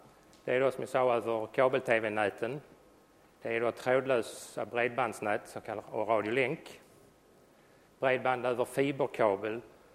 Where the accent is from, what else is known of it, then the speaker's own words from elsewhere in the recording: southern Sweden, Sweden; accent: southern Swedish; Hoppas alla förstår mig fast min dialekt kommer söderifrån.